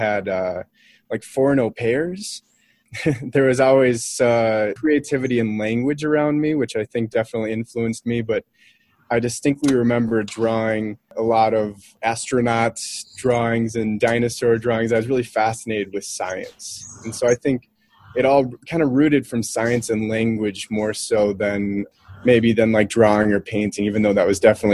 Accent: Minnesota, United States; I grew up in Minnesota, and there's a huge pottery community there.

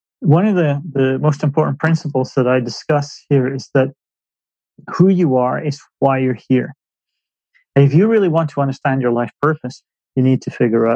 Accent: Aberdeen, Scotland, United Kingdom; Some people consider my hometown of Aberdeen to be in the Highlands.

